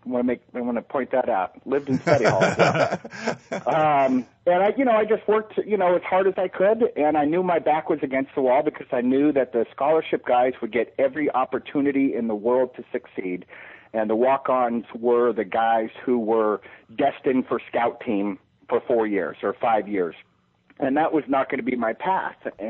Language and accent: English; California, United States; I'm from the San Fernando Valley.